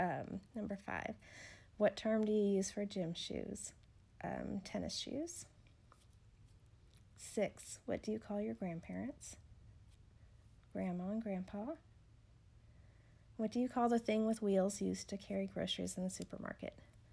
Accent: United States; Where are you from in the world? I'm from the United States.

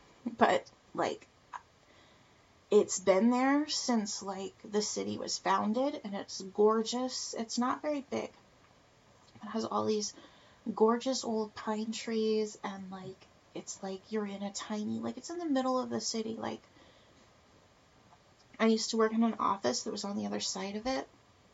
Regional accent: Texas, United States; I really wanted to after the BP oil spill because I grew up on the Gulf Coast in Texas.

